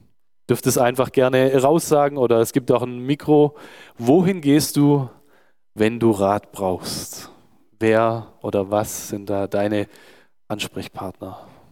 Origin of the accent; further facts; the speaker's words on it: Nürtingen, Baden-Württemberg, Germany; ich komme aus Nürtingen, wie Selina.